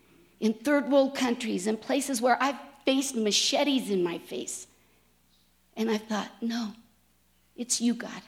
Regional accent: United States; It's my right. I'm an American.

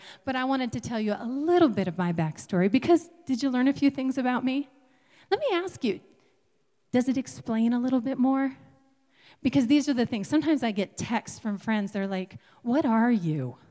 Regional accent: tri-state area, United States; also born or lived in New York; I was born in New York, and I grew up in what we call the tri-state area. So this very small landmass of an intersection of Pennsylvania, New York, and New Jersey.

